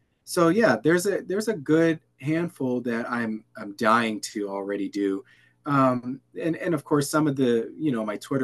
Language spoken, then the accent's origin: English; New York, United States; I never knew what this was growing up in New York.